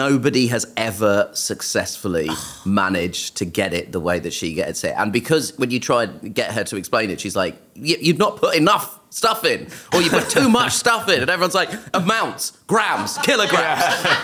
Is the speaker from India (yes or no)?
yes; Kerala, India; so we're from Kerala in India, and there's fish in Kerala.